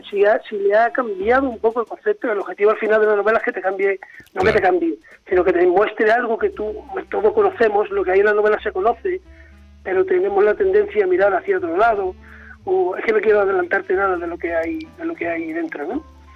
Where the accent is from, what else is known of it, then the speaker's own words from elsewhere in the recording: Chiclana de la Frontera, Andalusia, Spain; now in San Fernando, Spain; yo no soy de aquí, yo soy de Chiclana, y los 10 años que llevo viviendo en San Fernando